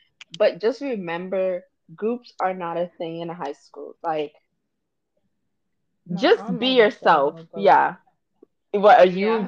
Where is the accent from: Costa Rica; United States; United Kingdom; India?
United States; Bronx, New York; Like, I grew up in the Bronx, y'all. It was tough. It was rough.